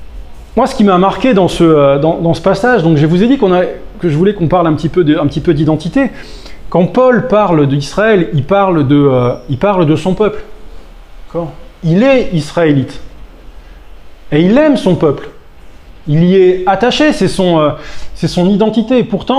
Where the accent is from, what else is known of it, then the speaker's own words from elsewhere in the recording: south of France, France; moi, d'accord, je suis un Français du Sud.